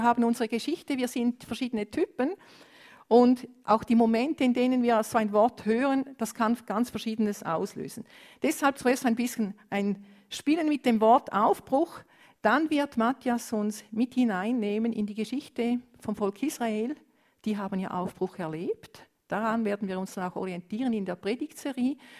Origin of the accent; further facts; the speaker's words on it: Romania; German is a second language; ich komme aus Rumänien, ich wollte gleich rumänisch weitermachen, es tut mir leid, ich bleibe bei Deutsch.